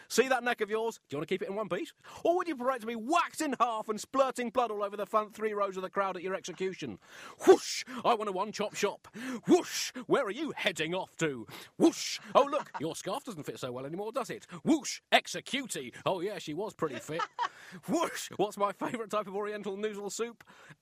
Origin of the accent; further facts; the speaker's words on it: South East England, United Kingdom; because I grew up in Kent